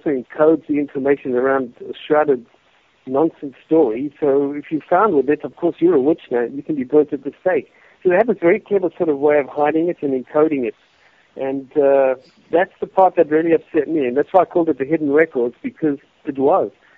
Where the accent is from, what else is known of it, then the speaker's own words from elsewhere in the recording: South Africa; Michael, being another South African, found his area where these ruins were